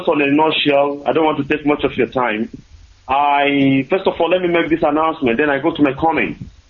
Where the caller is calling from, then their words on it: Malaysia; Once again … I'm calling from Malaysia.